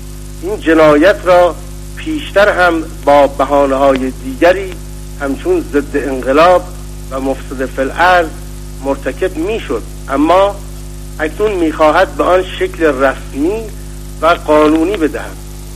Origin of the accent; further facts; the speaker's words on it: Iran; من یک ایرانی هستم